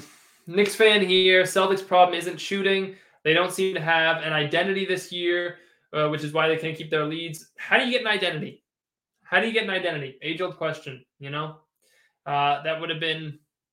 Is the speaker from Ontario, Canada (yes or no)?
yes; Toronto, Ontario, Canada; I'm from Toronto.